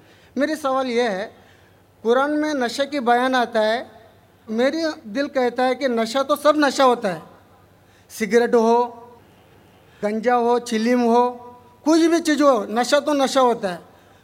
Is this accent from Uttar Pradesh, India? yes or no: no; Tamil Nadu, India; हमारी तमिलनाडु में, मैं एक मद्रासी हूँ, हमारे तमिलनाडु में बोलते